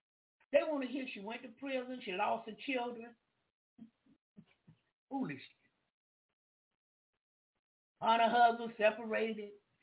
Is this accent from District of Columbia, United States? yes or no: no; Florida, United States; I'm from Florida. I'm from Duval County.